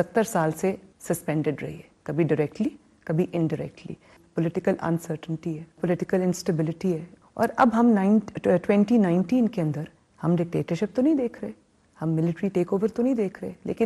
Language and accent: Urdu; Pakistan; میں پاکستانی ہوں